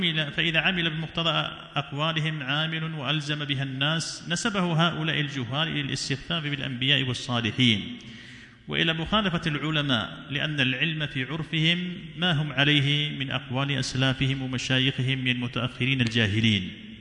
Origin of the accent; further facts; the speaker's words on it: Yemen; وعندنا في اليمن وش يقولون في الذهاب إلى الجند؟